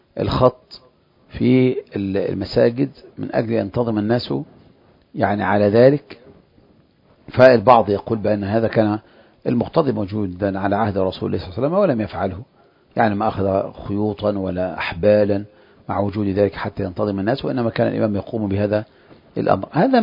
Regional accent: Egypt

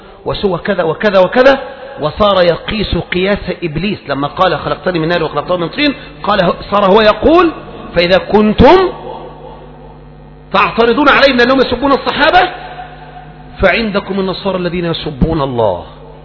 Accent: Egypt

